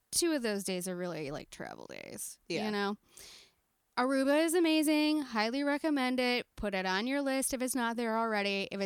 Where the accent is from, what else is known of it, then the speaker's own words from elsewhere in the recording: United States; We were warned several times that we are American and do not know Spanish, so we would be in trouble.